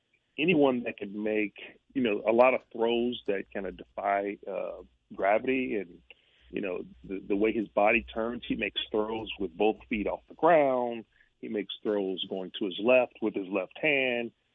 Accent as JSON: {"language": "English", "town": "St. Louis", "region": "Missouri", "country": "United States", "said": "I mean, I was being away from St. Louis for so long."}